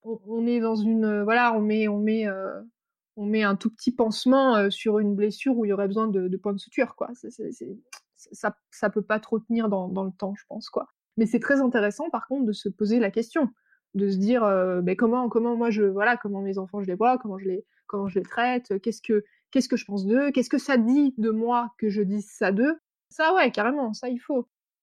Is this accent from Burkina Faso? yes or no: no; France; also born or lived in Sweden; Pourtant, je suis française, hein. Mais je suis devenue adulte en Suède.